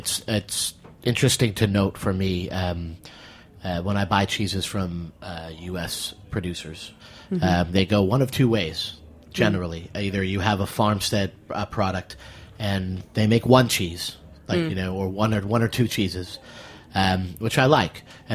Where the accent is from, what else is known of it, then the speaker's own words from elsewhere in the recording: New England, United States; I'm from New England.